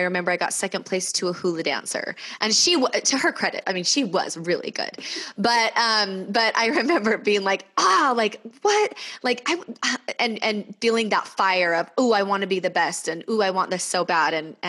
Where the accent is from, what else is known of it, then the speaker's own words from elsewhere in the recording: Bountiful, Utah, United States; I grew up in Bountiful, Utah, and I always loved singing.